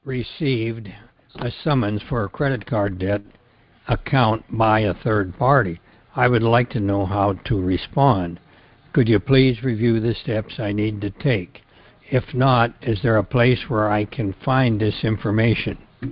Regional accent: Canada; I wanted to know, A, if there are any books in relation to Canada, as I am a Canadian citizen

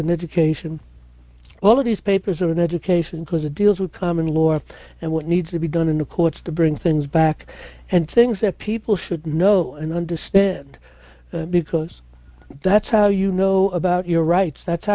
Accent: New York, United States; if you go to the Bronx, I was born and raised in the Bronx

